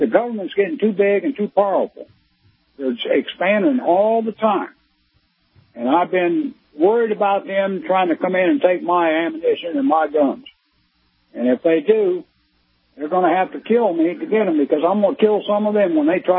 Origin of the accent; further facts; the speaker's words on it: Tampa, Florida, United States; Down in Tampa, I'm originally from Tampa.